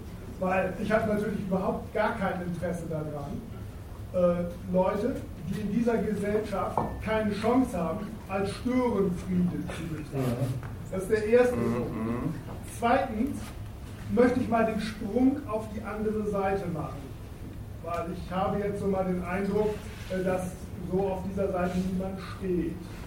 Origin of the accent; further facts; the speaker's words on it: Bremen, Germany; Ja, aber wir sind Bremer, ne?